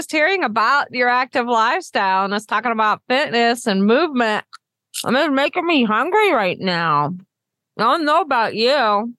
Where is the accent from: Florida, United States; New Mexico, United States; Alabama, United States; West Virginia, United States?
West Virginia, United States; also born or lived in Williamson / Morgantown; I used to live as a kid a long time ago. I lived in Williamson, West Virginia, before I moved to Morgantown, West Virginia.